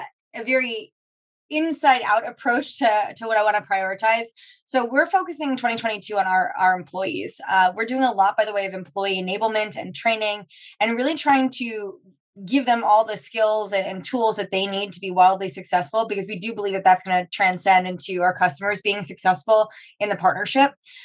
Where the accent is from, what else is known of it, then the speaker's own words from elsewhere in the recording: Long Island, New York, United States; So my family and I, we grew up on Long Island, met my husband who's from Queens, brought him to Long Island.